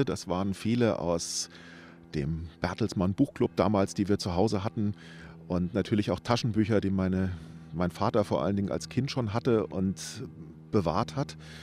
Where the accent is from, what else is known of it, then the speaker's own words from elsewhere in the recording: Wiesbaden, Hesse, Germany; ich bin in Wiesbaden groß geworden